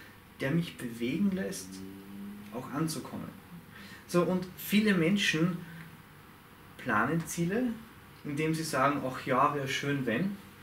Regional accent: Salzburg, Austria; ich komme aus Salzburg

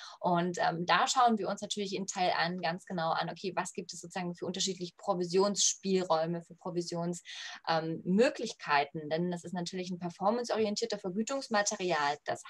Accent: Leipzig, Saxony, Germany; ich bin Leipzigerin

